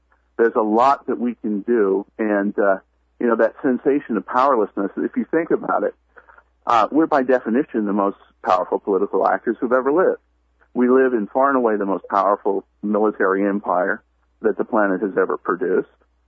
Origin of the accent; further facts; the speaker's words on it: Wyoming, United States; But I grew up in Wyoming. In fact, I dropped out of the high school that Dick Cheney graduated from, which looks wonderful on a resume.